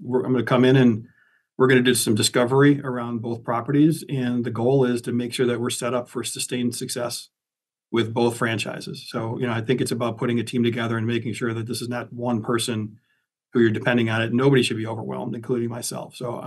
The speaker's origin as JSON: {"language": "English", "town": "Rochester", "region": "New York", "country": "United States", "tie": "born or raised there", "said": "Yeah, you know, I grew up in Rochester, so, you know, I was an Amherst fan growing up, and we didn't have professional sports"}